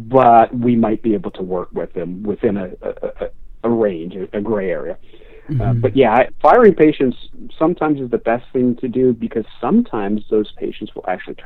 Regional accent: Philadelphia, Pennsylvania, United States; and I'm from Philadelphia.

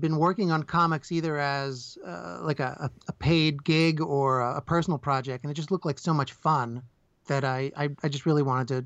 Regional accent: New Jersey, United States; No, I grew up in New Jersey, and I barely ever left my street. But, I'm out here in Pennsylvania.

